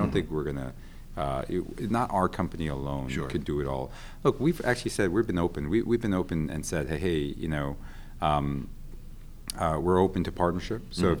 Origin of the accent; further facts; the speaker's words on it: Queens, New York, United States; So I also grew up a baseball fan, a Mets fan. I grew up in Queens.